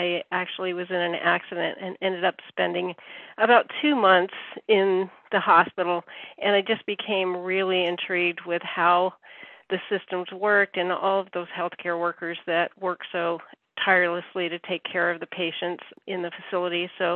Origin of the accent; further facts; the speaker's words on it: Vermont, United States; I was born and raised in Vermont.